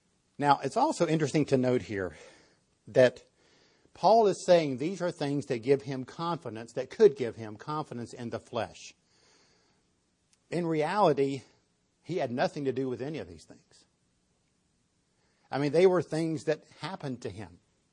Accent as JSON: {"language": "English", "country": "United States", "tie": "born there", "said": "Well, I'm born in America. Duh. Yes, I'm a Christian. I was born in America."}